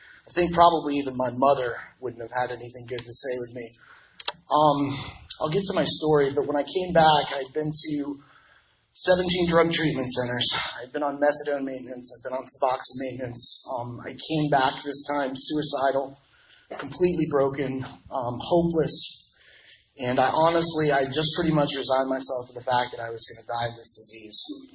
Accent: Prince Edward Island, Canada; born there; I was born in Prince Edward Island, Canada.

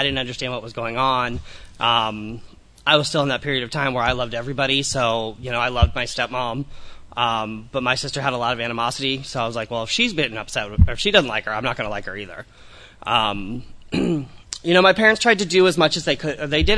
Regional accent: Tampa, Florida, United States; moved away; So I was born in Florida. I lived there most of my life until about 6 years ago, 5 years ago. In Tampa, born and raised there.

